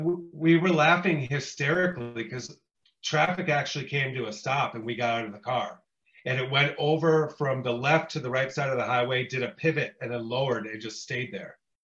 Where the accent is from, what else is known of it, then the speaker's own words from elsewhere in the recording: Green Bay, Wisconsin, United States; Right outside of my hometown the first time, of Green Bay, Wisconsin.